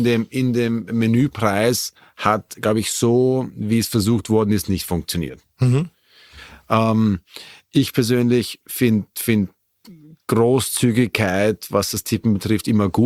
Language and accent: German; Vienna, Austria; ich bin aus Wien